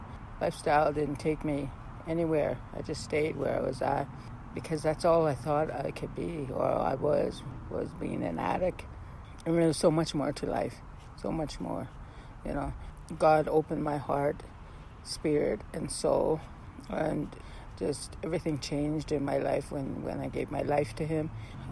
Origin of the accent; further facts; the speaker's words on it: Yukon, Canada; now in Edmonton, Canada; Actually, I was born in Edmonton. I was raised in the Yukon. Then I came back to Edmonton.